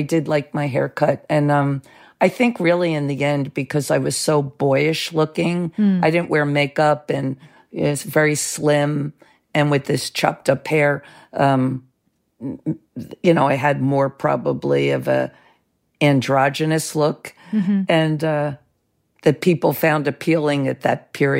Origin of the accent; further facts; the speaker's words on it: New Jersey, United States; I was sort of a hick. You know, I came from South Jersey.